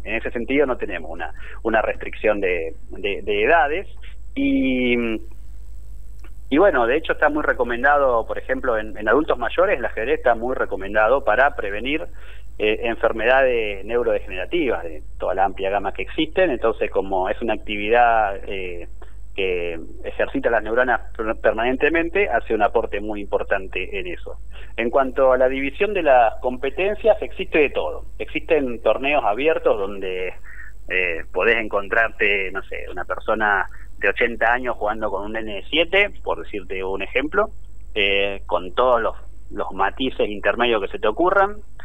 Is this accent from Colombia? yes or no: no; General Rodríguez, Buenos Aires Province, Argentina; now in Jáuregui, Argentina; yo soy de Rodríguez de toda la vida. De hecho, nunca, hace un tiempito estoy viviendo en Jáuregui, la localidad de Jáuregui, que es partido de Luján, pero nunca hice el cambio de domicilio. Mi documento sigue diciendo General Rodríguez como desde siempre.